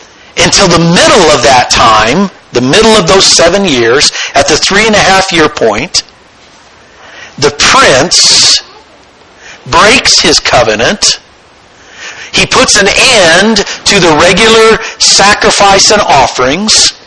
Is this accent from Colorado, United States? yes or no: yes; Pueblo, Colorado, United States; I was born in Pueblo, Colorado. I grew up there, went to high school, went to college at the United States Air Force Academy, went to seminary at Midwestern Baptist Seminary, and I've been preaching here for 8 years.